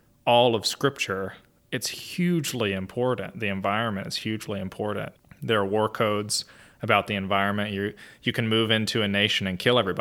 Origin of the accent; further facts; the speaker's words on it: LaGrange, Georgia, United States; I grew up in LaGrange, mm-hmm, south of Atlanta.